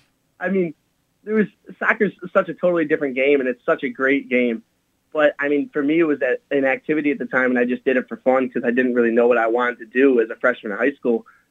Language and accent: English; Rochester, New York, United States; I'm from Rochester, and I'm not a Bills fan.